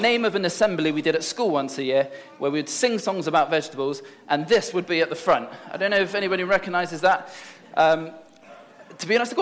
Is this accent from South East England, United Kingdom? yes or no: no; London, United Kingdom; I came as a student from East London.